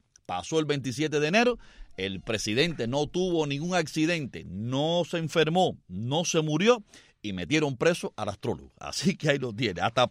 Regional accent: Cuba; moved away; por lo menos crecí, oyendo por onda corta a la BOA. Después, claro, en el 85 ya Radio Martí, después me fui de Cuba y ahora estoy en Radio Martí.

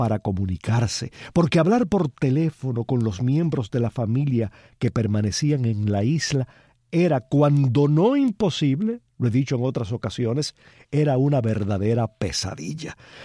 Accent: Miami, Florida, United States; En los años de mi infancia en Miami, en los años 60

